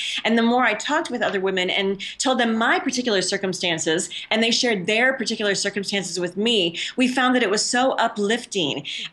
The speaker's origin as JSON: {"language": "English", "country": "United States", "moved": "as an adult", "lives_now": "South Africa", "said": "I'm an American expat living in South Africa, of all places. My family was quite surprised when I moved here 10 years ago"}